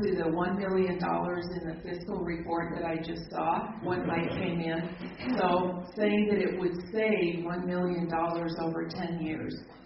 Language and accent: English; Roy, Utah, United States; I'm from Roy